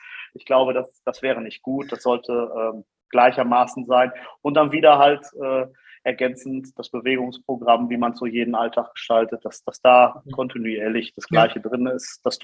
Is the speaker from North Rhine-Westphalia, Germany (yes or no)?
yes; North Rhine-Westphalia, Germany; in meiner Heimat im Sauerland